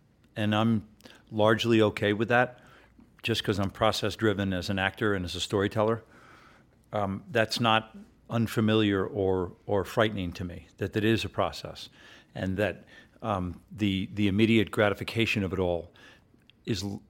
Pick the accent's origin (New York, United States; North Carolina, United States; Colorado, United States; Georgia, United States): New York, United States; New York City; also born or lived in Short Hills, New Jersey; I grew up first in New York City, and then we moved up and down the Eastern Seaboard, and then Dad finally settled in Short Hills, New Jersey, which is this beautiful suburb of New York.